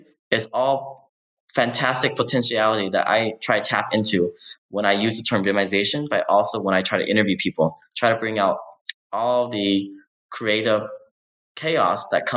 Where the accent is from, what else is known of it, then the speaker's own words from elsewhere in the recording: Lubbock, Texas, United States; born there; because I was born in Lubbock, Texas. There's not many people born in Lubbock, Texas that travel around the world